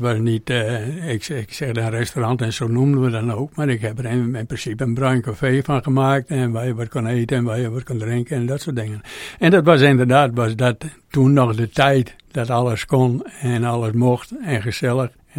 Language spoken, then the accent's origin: Dutch; Jelsum, Friesland, Netherlands; also born or lived in Leeuwarden; Ik ben geboren in Jelsum. In 1945 was dat. Ik deed de ogen open toen de vliegtuigen verdwenen, zeg maar. Dus, ik woonde daar ook vlak onder de vliegbasis.